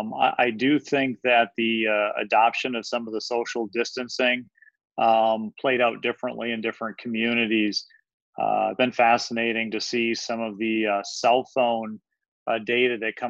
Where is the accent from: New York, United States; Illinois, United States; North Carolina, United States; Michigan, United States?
Michigan, United States; Saginaw; I worked on the loading dock of Saginaw General Hospital. Saginaw, Michigan is my hometown.